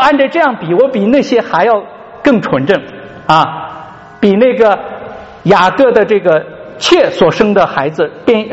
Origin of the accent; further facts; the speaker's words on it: Qinghai, China; 我说我青海的，我的确是那里土生土长的啊，但是我的父母并不是那个地方土生土长，所以我只能说哦，我是生在那里。嗯，虽然我会讲当地的语言啊，明白他们的习惯